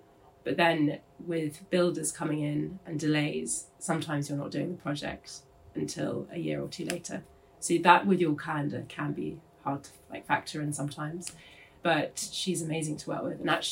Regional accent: London, United Kingdom; also born or lived in Cambridge; my family is from Cornwall. … is a Cornish name, but I grew up in London, in fact. And then my parents moved to Cambridge, so I grew up there.

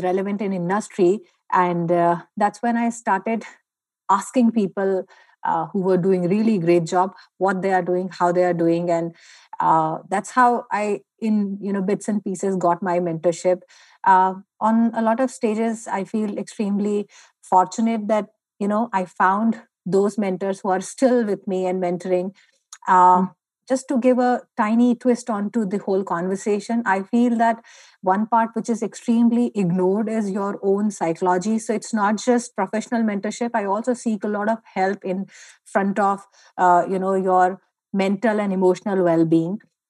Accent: India; I'm from India.

